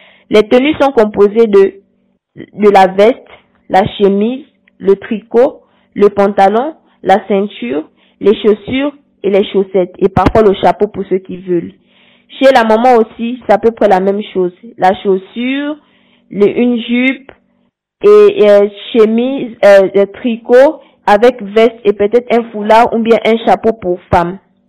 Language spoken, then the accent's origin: French; Gabon; Nous sommes du sud du Gabon et il y a une certaine façon de fonctionner.